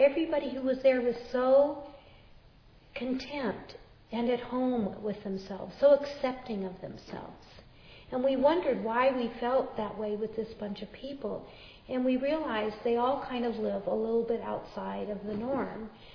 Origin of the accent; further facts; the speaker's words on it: California, United States; moved away as an adult; now in Montana, United States; I grew up in Southern California, and I didn't know anything when I came up here.